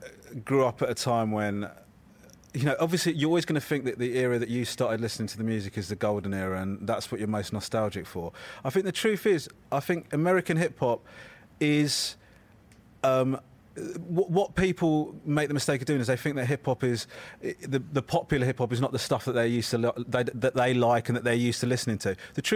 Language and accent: English; United Kingdom; I've not come over here as a British ambassador or anything.